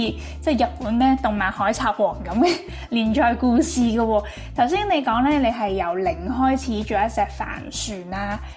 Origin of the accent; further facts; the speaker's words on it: Hong Kong; 其實我哋香港人真係好難想像點樣去做一隻船出嚟。